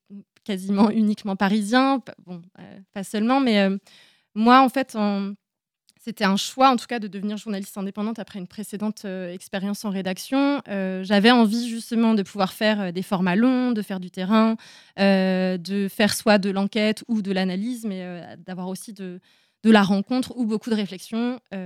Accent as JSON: {"language": "French", "town": "Le Fief-Sauvin", "region": "Pays de la Loire", "country": "France", "tie": "born or raised there"}